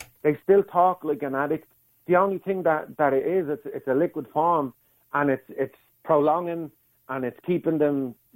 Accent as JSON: {"language": "English", "town": "Blanchardstown", "region": "County Dublin", "country": "Ireland", "tie": "born or raised there", "said": "when I was growing up in Blanchardstown, people complained about these methadone clinics in the area."}